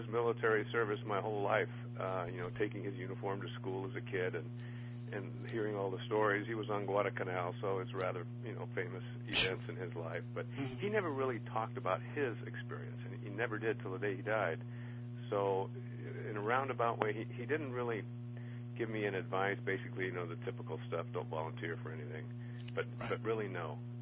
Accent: Martinez, California, United States; born there; I was born in September 1946 in Northern California, a small town called Martinez, which is in the San Francisco Bay Area. My parents are also native Californians

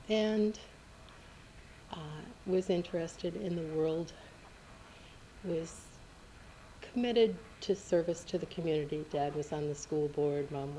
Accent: Minneapolis, Minnesota, United States; born there; Well, I was born in Minneapolis, Minnesota in November of 1940.

